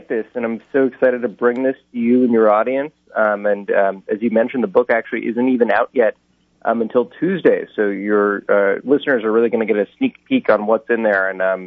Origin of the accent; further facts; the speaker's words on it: Tucson, Arizona, United States; I remember I grew up in Tucson, Arizona, so I'd go out with him to the Pima Air and Space Museum.